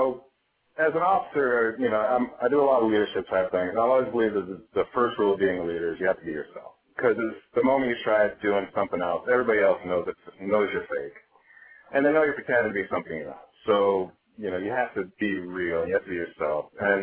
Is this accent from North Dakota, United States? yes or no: yes; North Dakota, United States; So I was born and raised in North Dakota. And the Navy was an incredibly quick way to get out of North Dakota.